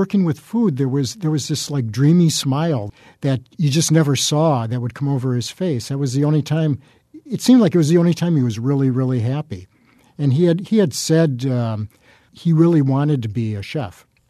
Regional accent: Milwaukee, Wisconsin, United States; everything that I've done over my life has been done here.

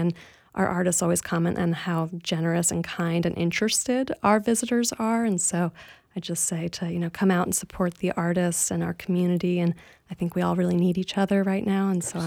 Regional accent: Tallahassee, Florida, United States; I'm born and raised in Tallahassee. I was gone for about 10 years and I came back and I'm just so proud to be part of this community.

